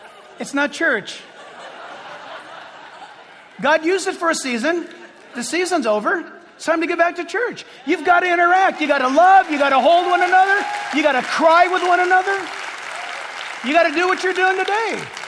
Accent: San Diego, California, United States; born there; I was born in California, born in San Diego, migrated.

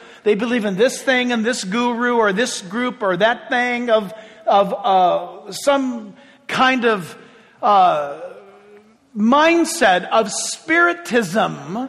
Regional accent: United States; born there; I'm an American, and also I was born in the United States.

